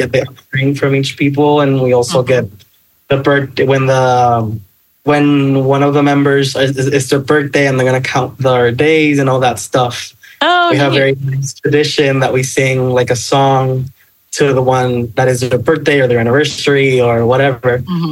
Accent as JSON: {"language": "English", "town": "Aguadilla", "country": "Puerto Rico", "said": "I study in San Juan, which is the capital of Puerto Rico. And I'm from Aguadilla, which is in the northwest of the island."}